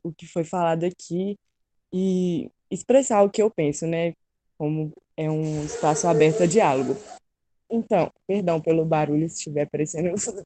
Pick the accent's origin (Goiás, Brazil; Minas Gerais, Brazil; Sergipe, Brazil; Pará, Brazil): Minas Gerais, Brazil; Contagem; eu tenho 18 anos, eu sou de Contagem, né?